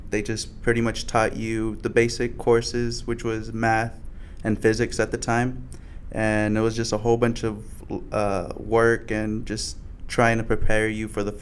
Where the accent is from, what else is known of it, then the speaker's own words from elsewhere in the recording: Fresno, California, United States; I'm also from the Central Valley, Fresno, California, and it's going to be my third year studying mechanical engineering.